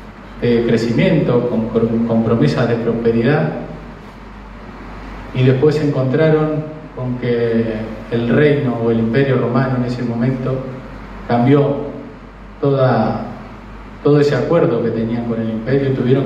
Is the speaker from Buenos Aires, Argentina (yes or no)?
no; Aldea San Antonio, Entre Ríos, Argentina; orgullosamente contestemos que somos de Aldea San Antonio.